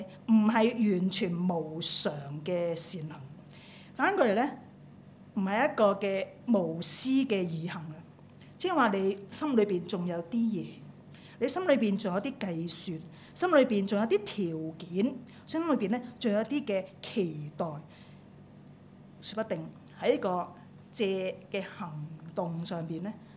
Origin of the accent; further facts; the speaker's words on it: China; 我哋中國人咧有個哲學家嚇